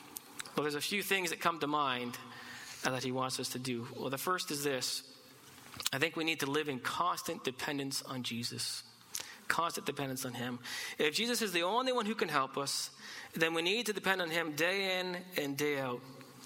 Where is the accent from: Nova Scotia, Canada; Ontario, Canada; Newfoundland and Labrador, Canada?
Ontario, Canada; now in Abbotsford, Canada; I'm from Ontario, and so I love shoveling driveways.